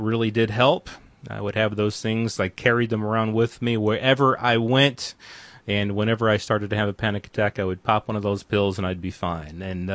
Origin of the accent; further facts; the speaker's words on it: Waverly, Iowa, United States; We're going road tripping down the highways and back roads surrounding my hometown of Waverly, Iowa.